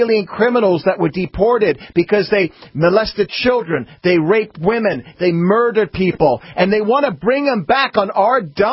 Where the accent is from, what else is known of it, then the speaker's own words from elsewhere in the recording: England, United Kingdom; now in United States; I came from England, which was at the time very socialist. It wasn't full on communism like Vietnam was. But my dad, you know, made sure that we got the heck out of Dodge to come for, you know, more free market climes in the United States.